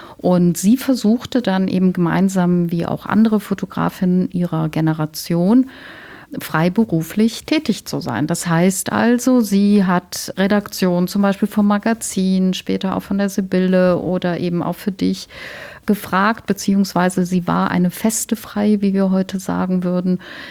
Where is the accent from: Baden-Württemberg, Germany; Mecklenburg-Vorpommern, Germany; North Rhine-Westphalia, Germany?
North Rhine-Westphalia, Germany; Cologne; Ich komme aus Köln.